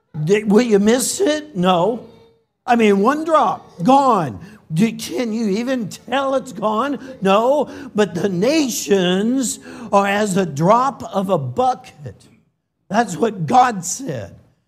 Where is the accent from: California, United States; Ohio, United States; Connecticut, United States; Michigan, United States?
California, United States; I'm from California. Don't hold it against me.